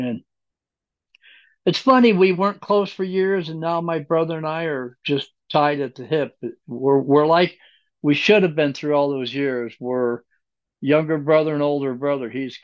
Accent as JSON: {"language": "English", "region": "Alaska", "country": "United States", "tie": "born or raised there", "lives_now": "Denver, United States", "said": "my brother, who's a retired state trooper up in Alaska, which is my home state, by the way"}